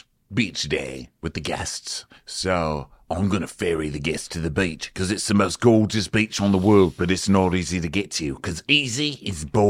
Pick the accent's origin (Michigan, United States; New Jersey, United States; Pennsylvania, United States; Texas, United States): Texas, United States; El Paso; What do I know? I'm from El Paso. I don't know what a high tide is.